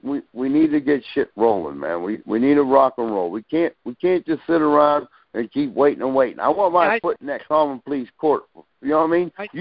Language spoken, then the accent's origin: English; United States; They know I know law. They know I'm an American. They know I know my rights.